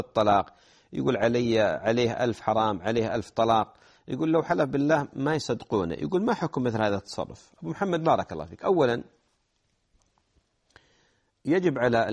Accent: United Arab Emirates; لأن عندنا في الإمارات الآن أغلب الإمارات صلاة الجمعة صارت 1:15

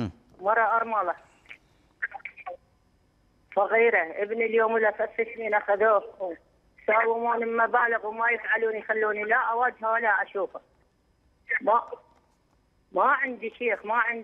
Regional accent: Iraq; انا من العراق شيخ.

